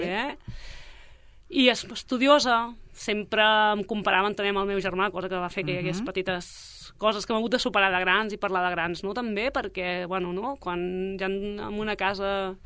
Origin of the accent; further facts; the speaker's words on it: Sabadell, Catalonia, Spain; born there; vaig néixer a Sabadell, a Santa Fe